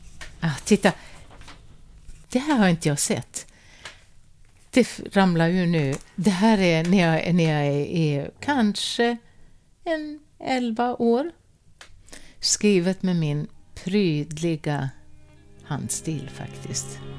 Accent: Evertsberg, Dalarna County, Sweden; born there; Den här fanns uppe i Evertsberg då, där jag är född.

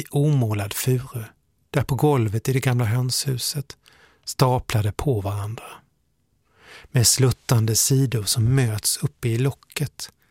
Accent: Odensjö, Kronoberg County, Sweden; I byn Odensjö där jag växte upp bor snickaren som byggt de där kistorna i hönshuset.

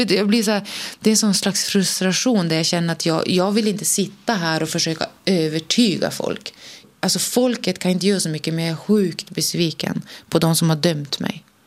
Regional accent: Norrland, Sweden; accent: Norrland; now in Klippan, Sweden; Jag kommer alltid vara en norrlänning.

